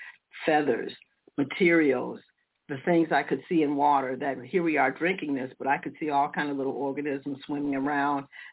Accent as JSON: {"language": "English", "town": "Detroit", "region": "Michigan", "country": "United States", "tie": "born or raised there", "also_born_or_lived": "Chicago", "said": "I grew up in Detroit and Chicago."}